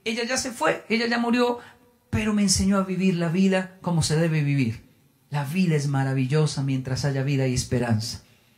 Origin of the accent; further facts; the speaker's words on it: Colombia; Yo debería ser así, que soy latino, colombiano